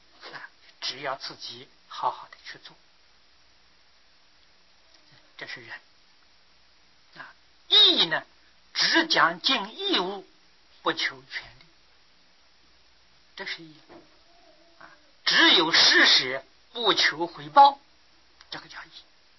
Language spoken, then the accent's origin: Chinese; China; 所以今天呢，我们中国人讲团结，实际上在古时候中国没有团结这个名词。